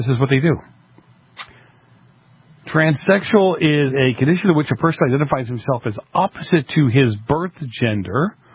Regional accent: Boston, Massachusetts, United States; now in Los Angeles, United States; When I grew up in Boston, when I grew up in the Italian section, yeah, the Guinea section of Boston, these people were just off the boat.

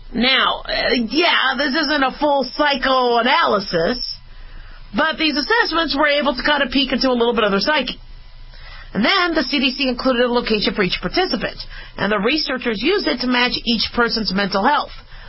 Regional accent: Phoenix, Arizona, United States; born or raised there; also born or lived in Los Angeles / Las Vegas

